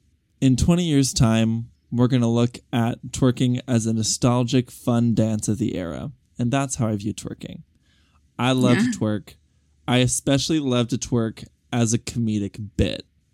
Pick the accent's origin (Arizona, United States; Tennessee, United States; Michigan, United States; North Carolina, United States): Arizona, United States; one of my coworkers, he didn't know I was from Arizona.